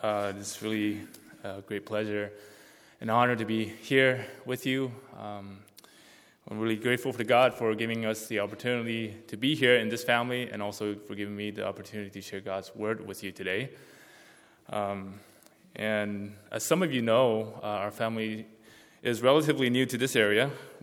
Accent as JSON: {"language": "English", "country": "Taiwan", "tie": "born or raised there", "lives_now": "Canada", "said": "I grew up in Taiwan, that little green circle southeast of China."}